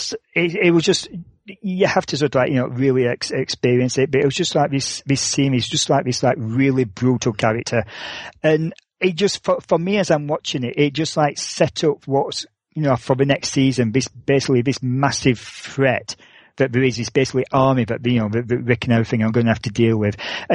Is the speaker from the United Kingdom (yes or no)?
yes; United Kingdom; I don't know, because I'm British